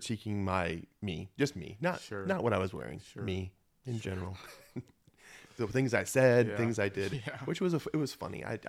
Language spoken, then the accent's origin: English; Florida, United States; I grew up in Florida. I didn't wear shoes. I lived a mile from the ocean for 17 years of my life.